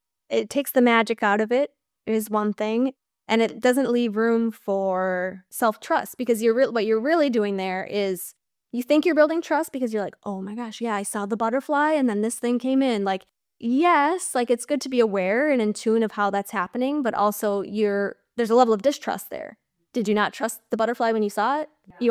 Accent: Minnesota, United States; moved away as an adult; now in California, United States; I'm originally from Minnesota and we recently, well, within the last 2 years, moved out to California.

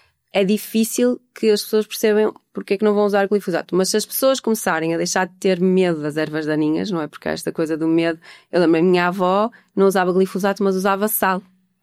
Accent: Amarante, Norte, Portugal; born there; Eu nasci em Amarante, uhum. Que é onde estou agora, e também tenho uma bisavó, tinha, que já faleceu há uns dias de fazer 100 anos, que era algarvia, de Alcoutim

